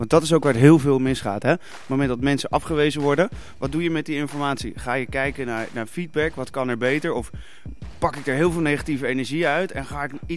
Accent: South Holland, Netherlands; now in Amsterdam, Netherlands; Ik woon nu in Amsterdam. Sinds een jaar of 4. Ik kom oorspronkelijk uit de buurt van Leiden.

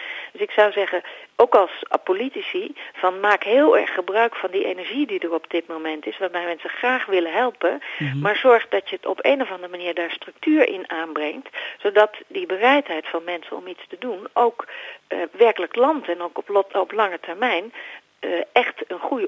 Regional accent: Netherlands; Wij zijn als Nederlanders, hebben wij natuurlijk ongelooflijk veel technische en organisatorische ervaring in huis.

